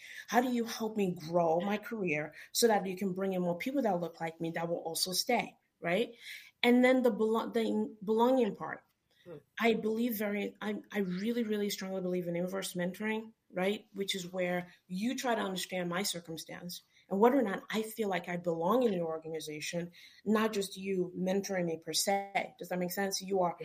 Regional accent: Nigeria; I'm from Nigeria, by the way.

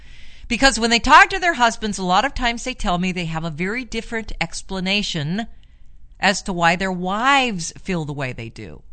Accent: Los Angeles, California, United States; also born or lived in San Francisco; I'm a native. I grew up, I was born in Los Angeles. Lived in San Francisco for quite a while, though. Which was kind of cool. Got out of L.A.

